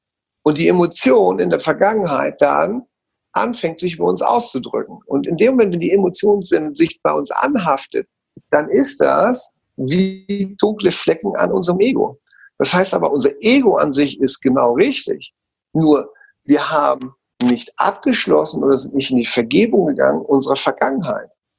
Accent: Hamburg, Germany; born there; moved away as an adult; ich bin in Hamburg geboren, ne?

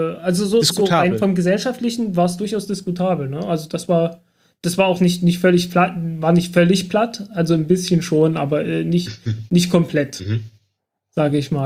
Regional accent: Germany; Ja, ich komme aus dem Dreiländereck zwischen Sachsen, Thüringen und Sachsen-Anhalt.

